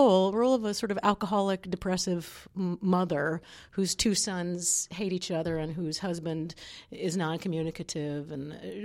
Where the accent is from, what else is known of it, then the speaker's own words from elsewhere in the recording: Virginia, United States; Well, you know, I'm from Virginia, and he's Virginia based